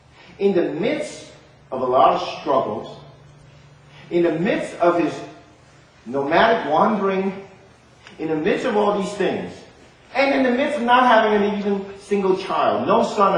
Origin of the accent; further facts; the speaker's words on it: Hong Kong; born there; You know, Hong Kong, we didn't have a birth certificate at all. They said I was born on October 31st, 1957.